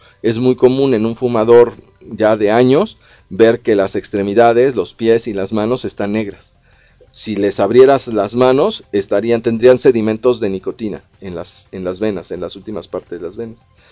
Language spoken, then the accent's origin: Spanish; Mexico City, Mexico; quienes somos de aquí de la Ciudad de México